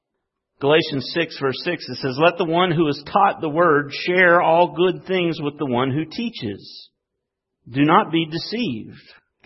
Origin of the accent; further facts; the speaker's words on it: West Virginia, United States; As I've told you, I'm from West Virginia. Not all of our cars run that we have. Some sit in the driveway.